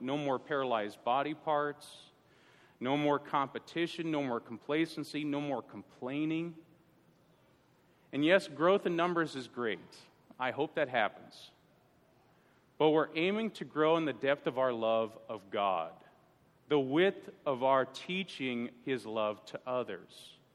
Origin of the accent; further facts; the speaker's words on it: Pittsburgh, Pennsylvania, United States; sorry, I'm from Pittsburgh, it doesn't, nothing to do with that, okay?